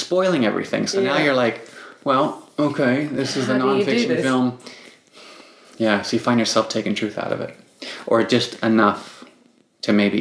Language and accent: English; United States; I was born and raised in America, typical American diet. Fundamentally normal American upbringing.